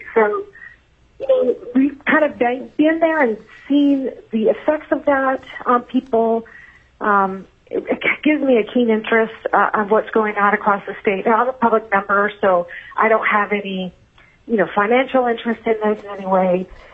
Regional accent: Alaska, United States; My background, I'm born and raised in Alaska. That's where my whole life. I was born in New Haven, Alaska. Our family moved to the Kenai Peninsula area, and I've been here pretty much ever since.

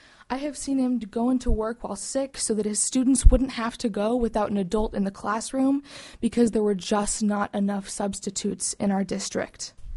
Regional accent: Juneau, Alaska, United States; I'm from Juneau

